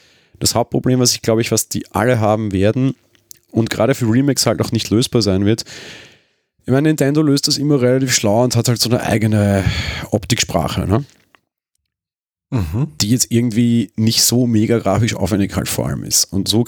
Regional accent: Austria; Ich bin Österreicher

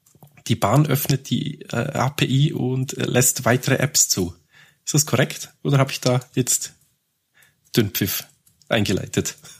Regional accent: Switzerland; Das ist aber bei uns in der Schweiz auch so.

